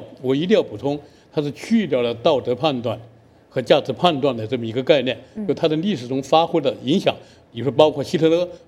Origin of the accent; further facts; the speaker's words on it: Chongqing, China; 我们从小在那儿长大